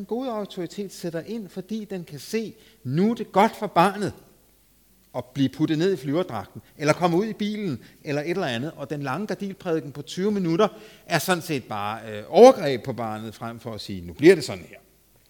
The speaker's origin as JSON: {"language": "Danish", "town": "Copenhagen", "region": "Capital Region of Denmark", "country": "Denmark", "tie": "born or raised there", "said": "fordi jeg voksede op over i København"}